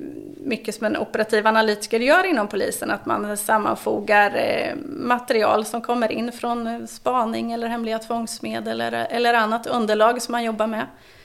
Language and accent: Swedish; Sweden; de östra regionerna där av Sverige är ju min hemort.